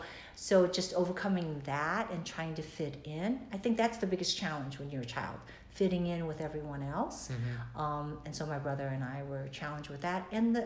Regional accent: South Korea; English is a second language; now in United States; even though I was very poor growing up in Korea, I was fairly smart and streetwise, and so I was one of the popular girls, I would say, in Korea. Then I came to the States, I couldn't communicate

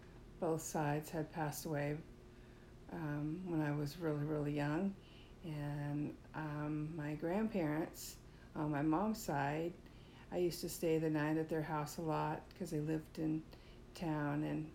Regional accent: Oroville, California, United States; I was born in Oroville, California, and I grew up in Oroville.

